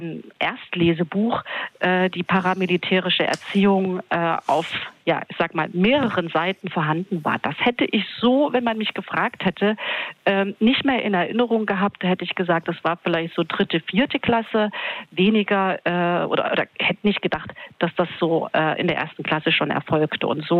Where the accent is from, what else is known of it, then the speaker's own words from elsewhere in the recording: Thuringia, Germany; Ich bin also in Thüringen zur Schule gegangen, also bin selbst auch Kind der DDR.